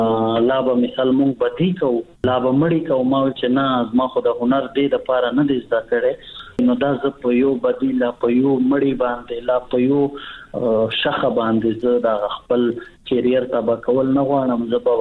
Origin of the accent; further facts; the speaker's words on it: Bannu, Khyber Pakhtunkhwa, Pakistan; also born or lived in Quetta; بنو کې پیدا شوی ما په بنو کې لوی شوی ما پلار زمونږ د نیکانو جایدادونه ټول بنو کې دي.